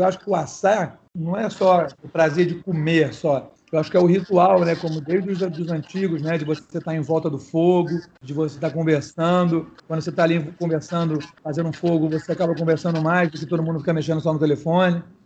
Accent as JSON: {"language": "Portuguese", "town": "Niterói", "region": "Rio de Janeiro", "country": "Brazil", "lives_now": "Rio de Janeiro, Brazil", "said": "E eu sou de Niterói, né? E quando eu vim morar no Rio, há uns 10 anos, falei, cara, 11 agora"}